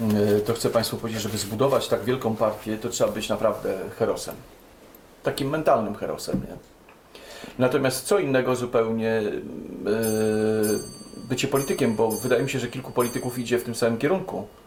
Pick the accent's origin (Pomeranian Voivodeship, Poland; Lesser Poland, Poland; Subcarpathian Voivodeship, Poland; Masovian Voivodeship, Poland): Masovian Voivodeship, Poland; Warsaw; Może dlatego, że jestem warszawiakiem, rodzinę mam z Warszawy, z Mazowsza.